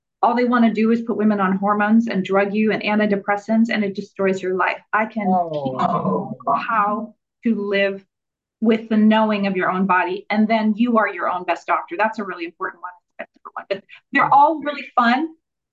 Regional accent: New Orleans, Louisiana, United States; I'm from New Orleans originally.

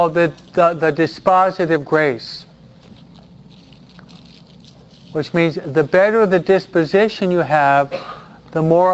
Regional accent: East Coast, United States; I was brought up on the East Coast. I was brought up in what's called the English etiquette, which I hated, no?

